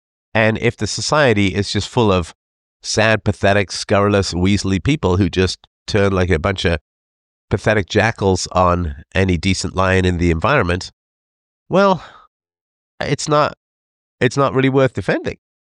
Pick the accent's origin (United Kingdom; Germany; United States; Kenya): United Kingdom; England; also born or lived in Ireland; I grew up in England and in, you know, various, you know, England and Ireland, in fact